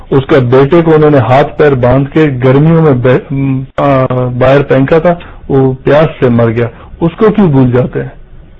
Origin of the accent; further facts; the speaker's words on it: Balochistan, Pakistan; پھر سے آپ کو کہتا ہوں ہم پاکستانی نہیں, ہم بلوچ ہیں, ہم نے پاکستان کے لیے کنسنٹ کبھی بھی نہیں دیا کہ پاکستان جوائن کرنے.